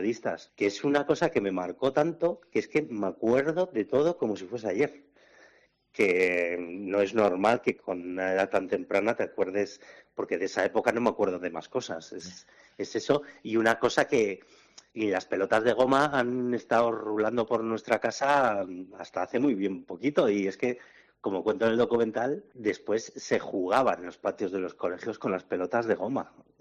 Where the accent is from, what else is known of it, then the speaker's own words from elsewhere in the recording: Reinosa, Cantabria, Spain; yo soy de Reynosa y yo tenía 9 añitos justamente en ese año